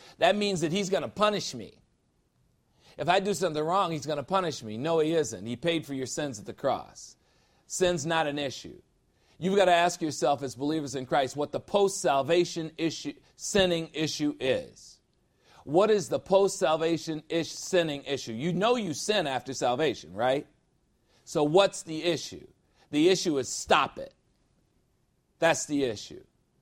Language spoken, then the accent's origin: English; Chicago, Illinois, United States; I'm from Chicago, that's right.